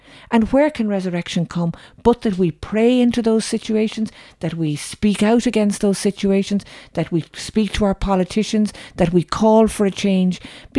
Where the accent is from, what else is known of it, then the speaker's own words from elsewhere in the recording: Ireland; maybe sometimes as Irish people, we can become very focused on the cross